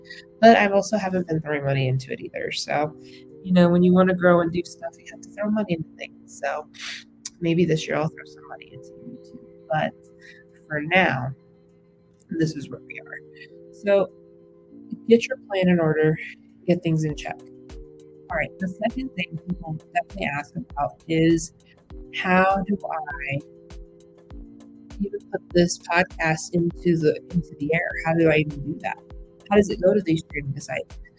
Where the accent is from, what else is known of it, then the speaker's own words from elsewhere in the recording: California, United States; And then, of course, I have California, which is my home state.